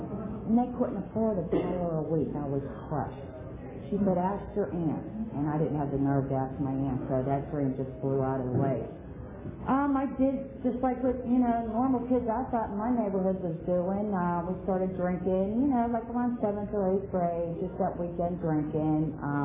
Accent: Pittsburgh, Pennsylvania, United States; I was 3 years from the Pittsburgh area, from Bloomfield, Martinsville, and Garfield. We have a little bit of everything here

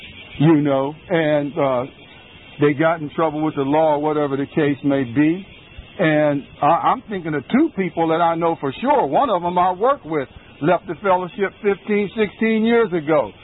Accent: Cleveland, Ohio, United States; I'm from Cleveland, Ohio. I already said I'm 58 because I'm proud that I'm 58, because I'm not supposed to be here

